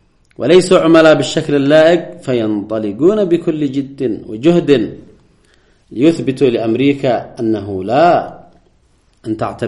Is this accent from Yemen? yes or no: yes; Yemen; لاحظوا في المقابل نحن كشعب يمني، نحن كمسيرة قرآنية